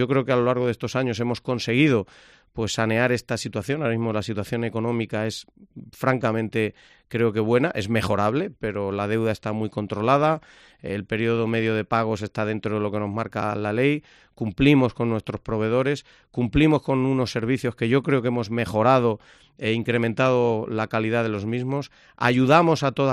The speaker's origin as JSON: {"language": "Spanish", "town": "Bolaños de Calatrava", "region": "Castilla-La Mancha", "country": "Spain", "said": "en un principio mi voluntad, y creo que también que la de la Junta Local de mi pueblo, es que yo vuelva a repetir como candidato a la Alcaldía de Bolaños."}